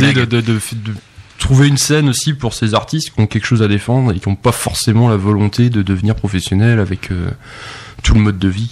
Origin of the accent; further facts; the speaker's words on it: Laval, Pays de la Loire, France; À la base, en fait, on est tous de Laval, de Villiers-Charlemagne, du coin, en fait.